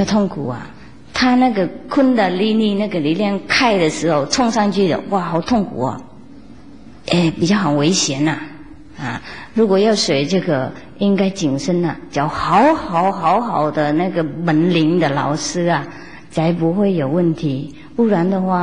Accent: Vietnam; Chinese is a second language; 我们越南你知道啊，倒过来也不错

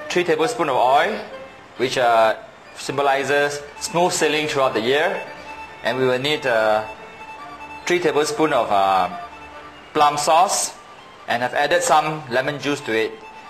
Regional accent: Singapore; We are from Singapore.

